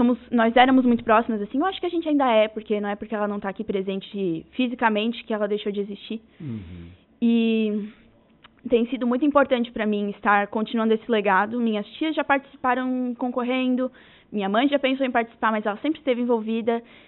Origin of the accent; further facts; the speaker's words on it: Urussanga, Santa Catarina, Brazil; Sou natural de Uruçanga. Moro aqui desde sempre.